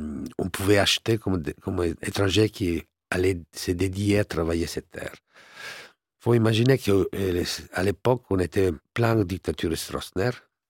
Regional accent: Italy; Bon, oui, je suis italien.

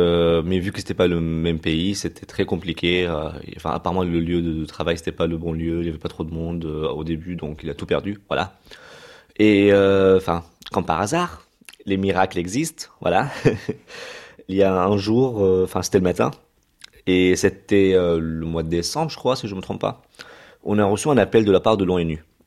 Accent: Damascus, Damascus Governorate, Syria; also born or lived in Tripoli; now in Le Havre, France; Bon, moi je viens de Damas, il n'y a pas de mer à Damas, mais à Tripoli il y avait la mer et je suis devenu ami avec la mer.

